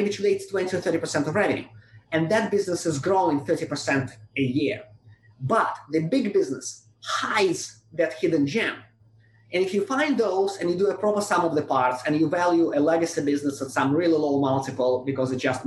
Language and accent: English; Russia; English is a second language; moved away as an adult; now in United States; I grew up in Russia, and I came to the US when I was 21 in 2004. I was trained in Russia as a lawyer